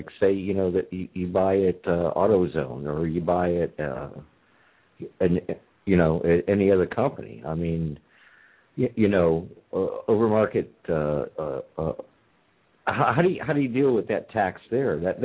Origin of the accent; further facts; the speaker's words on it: Florida, United States; now in Tennessee; I come from Florida. We didn't pay a sales tax, or we didn't pay a tax on service. We paid a tax on goods. Whereas Tennessee here